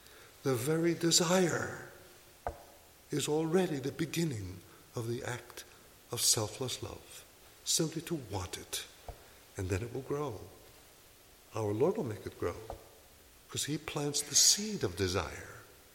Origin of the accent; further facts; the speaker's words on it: Sicily, Italy; I'm from Sicily, or the Kingdom of the Two Sicilies, as it's called.